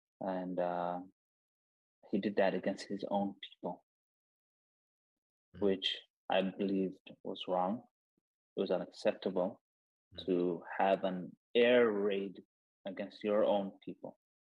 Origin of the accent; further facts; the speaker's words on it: Somalia; My state itself, I'm from Punlan State.